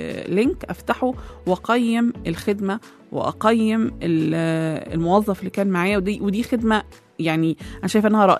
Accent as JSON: {"language": "Arabic", "country": "Egypt", "said": "ويحمي بلدنا مصر"}